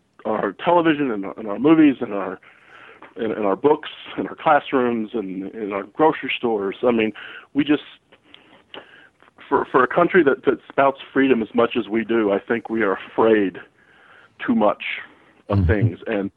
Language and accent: English; Kentucky, United States; You know, I grew up in Kentucky, and, you know, home of Daniel Boone.